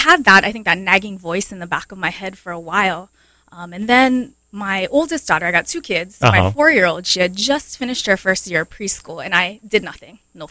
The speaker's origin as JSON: {"language": "English", "town": "Hawaii Kai", "region": "Hawaii", "country": "United States", "tie": "born or raised there", "said": "I am. I'm born and raised in Hawaii."}